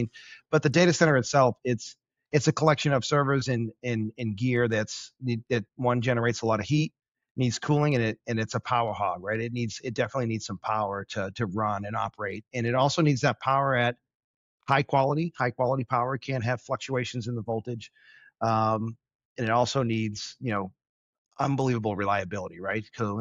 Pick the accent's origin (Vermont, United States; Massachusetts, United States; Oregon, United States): Massachusetts, United States; Boston; accent: Boston; I'm from Boston, so I'm going to drop some R's and I apologize to the listeners.